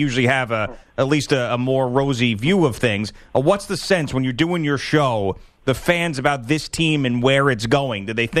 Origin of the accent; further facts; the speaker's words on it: East Coast, United States; Growing up on the East Coast, I'm inherently negative